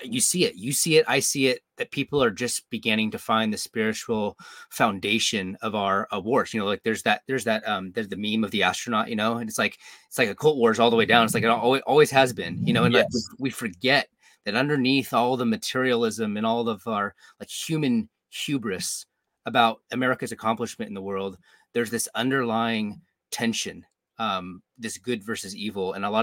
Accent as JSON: {"language": "English", "region": "California", "country": "United States", "tie": "born or raised there", "said": "I'm a Californian, lifelong Californian."}